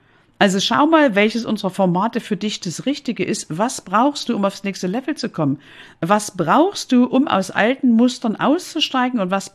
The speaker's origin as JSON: {"language": "German", "region": "Saxony", "country": "Germany", "accent": "Saxon", "said": "ich bin Ossi, ich bin Sächsin, das hört man unschwer. Und dafür habe ich mich lange geschämt. Irgendwann habe ich gesagt, okay, ich gehe nicht zum Logopäden. Ich stehe einfach zu meinem Dialekt. Heute liebe ich ihn von Herzen."}